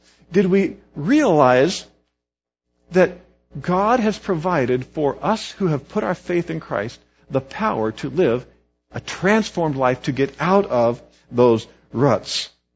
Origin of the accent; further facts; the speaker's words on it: Kansas, United States; Now, I grew up in Kansas on farm roads that weren't paved.